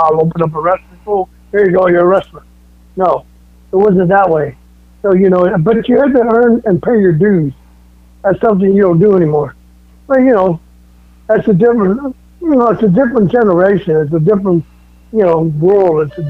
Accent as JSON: {"language": "English", "town": "San Jose", "region": "California", "country": "United States", "tie": "born or raised there", "also_born_or_lived": "El Paso", "said": "I grew up in San Jose. I was from El Paso, moved to San Jose, California"}